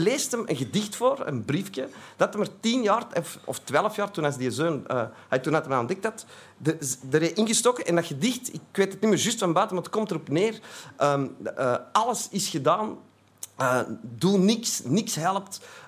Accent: Antwerp, Belgium; Ik kom uit Antwerpen, hè, dat zult u al horen, dus uit België.

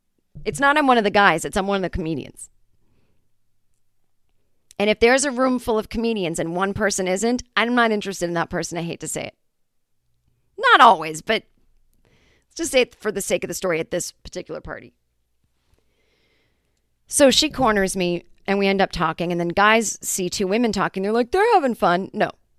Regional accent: Boston, Massachusetts, United States; I fucking hate Tom Brady and I'm from Boston

